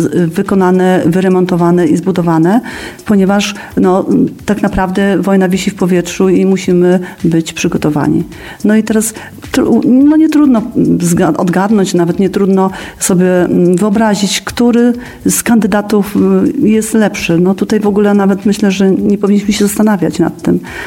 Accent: Pomeranian Voivodeship, Poland; a my jako Kaszubi przecież mamy, powiem to po kasiebsku, my mamy apartną historię

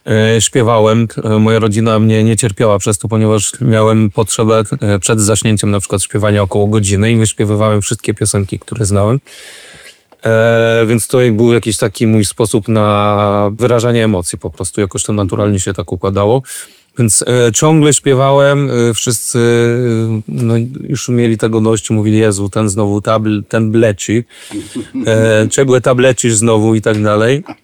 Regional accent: Pomeranian Voivodeship, Poland; Wychowywałem się właśnie w Oskowie. Sporą część dzieciństwa spędzałem na kaszubskich wioskach, w Rokitach, w Bochowie. Natomiast do szkoły dojeżdżałem, do Siemierowic.

